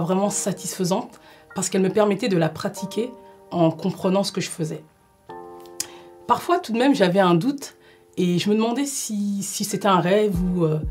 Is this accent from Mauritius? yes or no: no; Paris, Île-de-France, France; Je suis française d'origine malienne et j'ai grandi à Paris. Et j'ai grandi dans une famille musulmane.